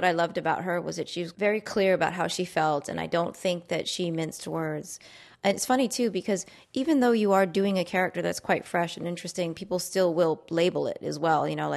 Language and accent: English; New York City, New York, United States; Well, we grew up in Queens.